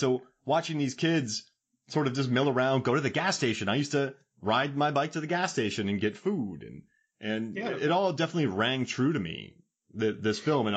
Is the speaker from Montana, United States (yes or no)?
no; Florida, United States; I grew up in Florida.